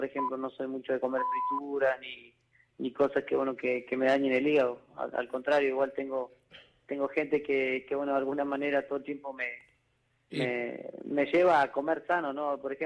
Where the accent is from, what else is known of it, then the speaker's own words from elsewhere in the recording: Gualjaina, Chubut, Argentina; no podía jugar al fútbol porque bueno, el club de mi pueblo cerró y bueno, me dediqué a correr